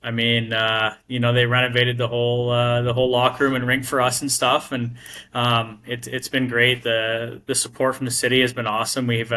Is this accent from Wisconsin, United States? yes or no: yes; Verona, Wisconsin, United States; Bloomington for me is actually very close to my hometown of Verona, Wisconsin.